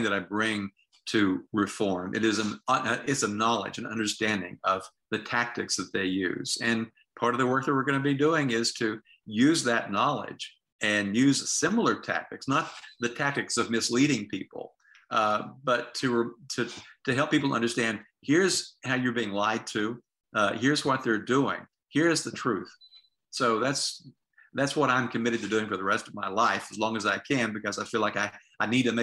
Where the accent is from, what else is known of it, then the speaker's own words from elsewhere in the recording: Tennessee, United States; I talked to a woman from my home state of Tennessee just this week